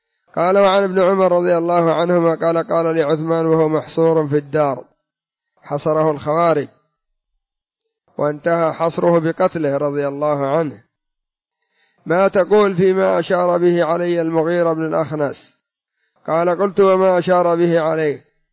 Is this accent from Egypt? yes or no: no; Yemen; كما أن الثوار عندنا في اليمن قاموا بخلعه